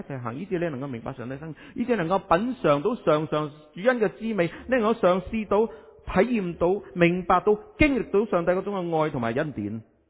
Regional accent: Guangdong, China; 话呢啲我哋啲广东人，我哋成日讲嘅说话

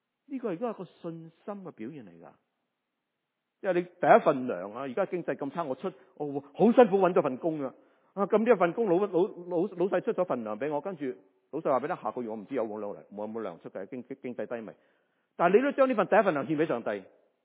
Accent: China; 我哋中國人應該好明白大仔

